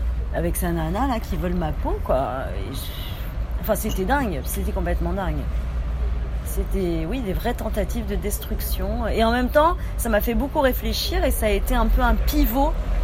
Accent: Lille, Hauts-de-France, France; Moi, je connais bien parce que je suis lilloise

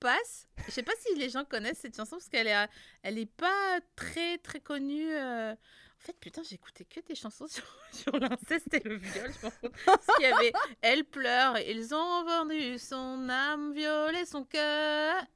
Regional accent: Grand Est, France; Ah bah on est des Vosgiens

